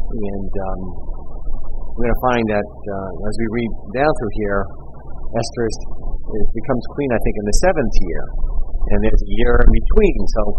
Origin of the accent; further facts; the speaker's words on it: Brooklyn, New York, United States; I remember growing up in Brooklyn, and I used to deliver newspapers. And there's a lot of Jewish people there.